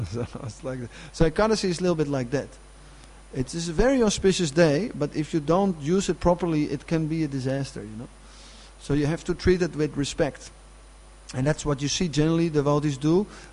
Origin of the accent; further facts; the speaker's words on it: Netherlands; English is a second language; I'm from Holland, there's a lot of wind in Holland